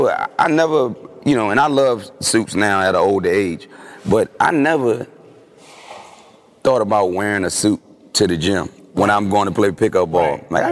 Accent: Virginia, United States; now in Philadelphia, United States; I was from Virginia before I got to Philly. I was drafted by the Sixers. And my mom made me a Cowboy fan.

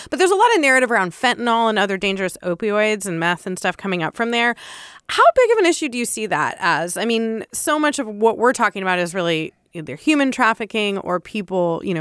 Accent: San Diego, California, United States; I grew up in San Diego

